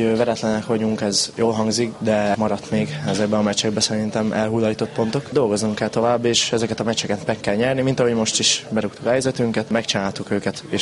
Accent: Paks, Tolna, Hungary; Paksi srác vagyok, szóval én itt is nevelkedtem, számomra ez nagyon meghatározó életszakasz volt.

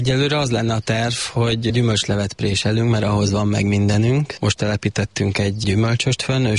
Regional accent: Pécs, Baranya, Hungary; Pécsi vagyok, de 3 éves korom óta jelen vagyok a településen. A szüleim 3 éves koromban vettek itt egy parasztházat, mint nyaraló

